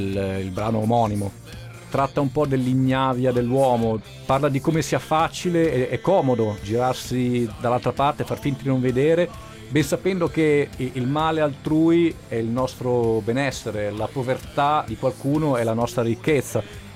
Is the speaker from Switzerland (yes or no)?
yes; Lucerne, Switzerland; che sono nato a Lucerna, sono cresciuto lì, ho fatto le scuole a Lucerna, sono cresciuto lì.